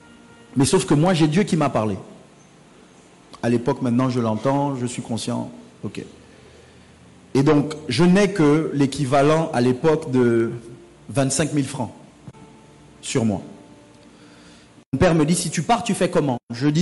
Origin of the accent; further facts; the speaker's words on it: Gabon; moved away as an adult; Je suis parti du Gabon pour faire des études théologiques, pas parce que je voulais